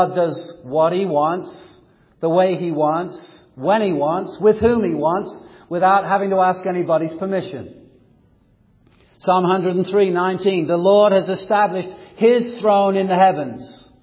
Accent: England, United Kingdom; As you know, I was born and raised in England.

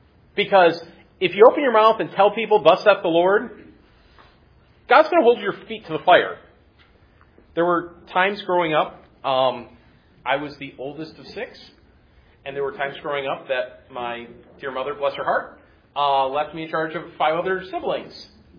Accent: Michigan, United States; As you all know, we're from Michigan. Canada's close.

